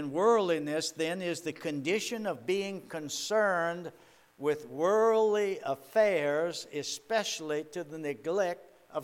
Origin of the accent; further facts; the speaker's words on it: Richmond, Virginia, United States; I was born and raised in Richmond, up in the West End, but grew up on Church Hill.